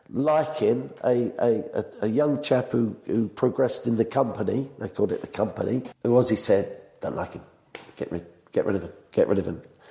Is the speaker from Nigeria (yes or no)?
no; England, United Kingdom; he is from Argentina, I'm from England. I'm shop floor football.